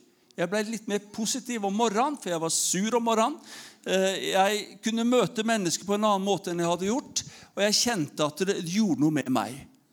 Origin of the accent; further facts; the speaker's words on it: Haugesund, Rogaland, Norway; also born or lived in Hamar / Oslo; da jeg vokste opp I Haugesund, så var jeg godt kjent med både narkomiljø og kriminelle ting og så videre